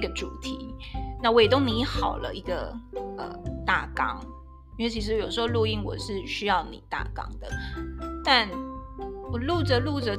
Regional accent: Tainan, Taiwan; 反正我也是一个台南人。

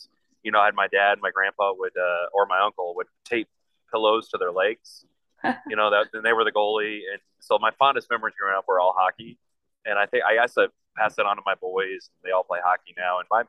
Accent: St. Louis, Missouri, United States; I was born and raised in St. Louis, worked for Edward Jones, Mary.

